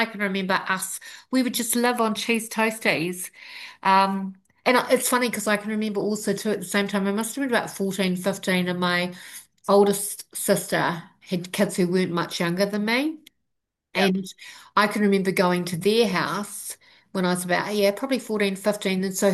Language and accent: English; Tauranga, Bay of Plenty, New Zealand; because I grew up in Tauranga